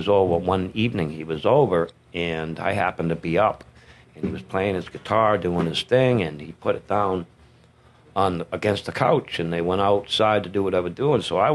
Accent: Boston, Massachusetts, United States; But in the early 70s, I grew up in Boston.

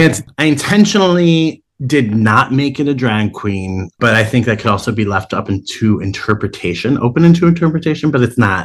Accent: Cleveland, Ohio, United States; And I'm from Cleveland, Ohio.

